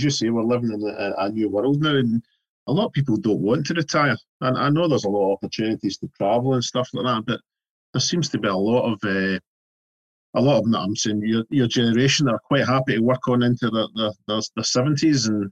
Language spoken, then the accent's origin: English; Scotland, United Kingdom; I'm from Scotland